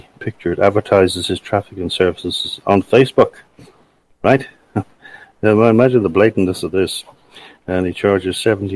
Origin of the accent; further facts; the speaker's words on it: Ireland; I regard myself as being Irish